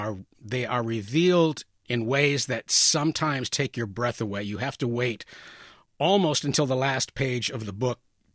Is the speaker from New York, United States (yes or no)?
yes; Gloversville, New York, United States; that's just a few miles down the road from where I grew up in Gloversville.